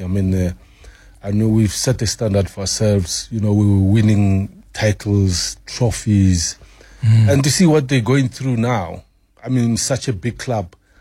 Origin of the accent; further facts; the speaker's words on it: Soweto, Gauteng, South Africa; most of the people didn't realize that I'm a Sowetan.